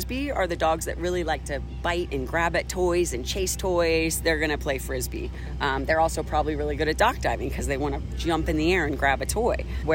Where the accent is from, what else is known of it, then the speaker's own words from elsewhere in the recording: Colorado, United States; I'm from Colorado.